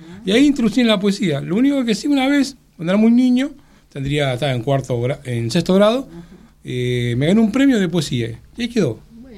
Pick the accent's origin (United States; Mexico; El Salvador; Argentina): Argentina; Buenos Aires; No, yo nací, soy porteño. Bien. Soy el más raro de la familia, nací en la ciudad de Buenos Aires, ajá, me crié en Bajo Flores